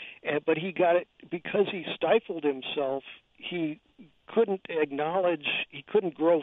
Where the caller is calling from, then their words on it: San Francisco, California, United States; I'm calling you from San Francisco